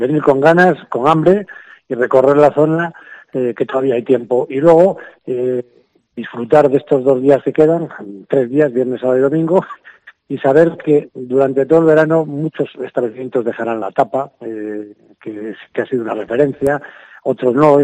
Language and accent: Spanish; Castile and León, Spain; En mi tierra, que está muy cerquita de Galicia, o sea, que es medio sanabresa, medio gallega, se dice lambrión.